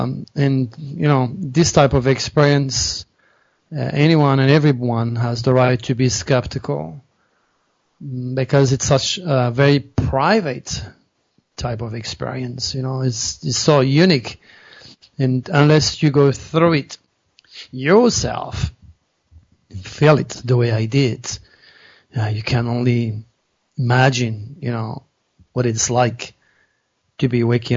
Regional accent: Scottsdale, Arizona, United States; I will be doing a presentation right here in my hometown at the Vision Quest Metaphysical Bookstore, which happens to be probably the biggest and the most busiest bookstore in Scottsdale, in Arizona.

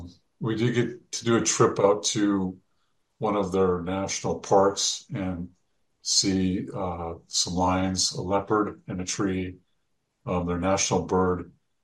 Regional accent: California, United States; I'm like, I came from California.

